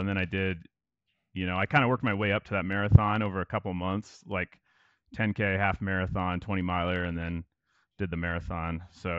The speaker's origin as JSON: {"language": "English", "region": "Iowa", "country": "United States", "tie": "born or raised there", "said": "I remember going to it all kind of started because I grew up in Iowa"}